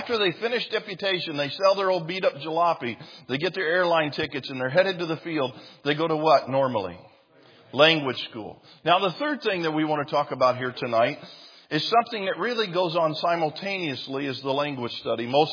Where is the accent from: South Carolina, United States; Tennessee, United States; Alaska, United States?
Tennessee, United States; my wife's from Michigan and I'm from Tennessee. She had been told all of her life that Tennessee hillbillies don't even wear shoes.